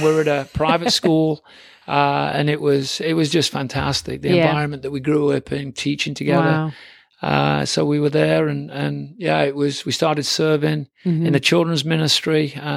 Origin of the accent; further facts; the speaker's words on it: England, United Kingdom; Cause I grew up in England